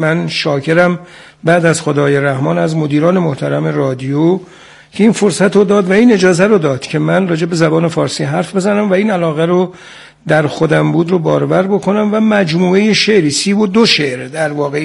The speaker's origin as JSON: {"language": "Persian", "country": "Iran", "said": "احساس کردم من به عنوان یک ایرانی وظیفه دارم،"}